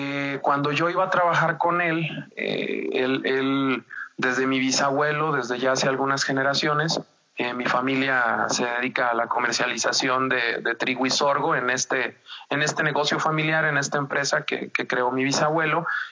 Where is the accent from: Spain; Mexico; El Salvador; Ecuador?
Mexico; estamos muy acostumbrados a que el águila nos represente como mexicanos